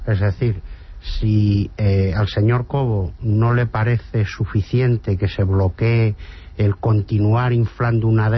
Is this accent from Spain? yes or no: yes; Madrid, Community of Madrid, Spain; los que somos ejemplares somos los ciudadanos madrileños que pagamos las tasas